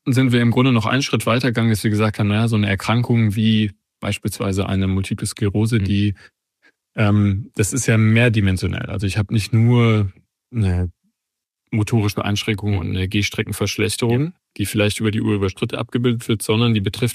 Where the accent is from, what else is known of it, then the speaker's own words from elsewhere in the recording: Eifel, Germany; ich komme aus der Eifel